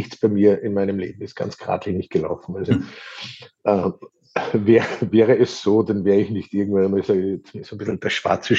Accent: Hallein, Salzburg, Austria; Ich komme aus Hallein, im schönen Salzburger Land, nicht unweit von deinem Ort

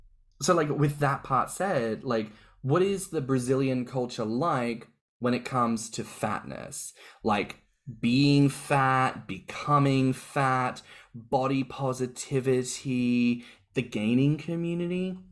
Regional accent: Australia; as an Australian

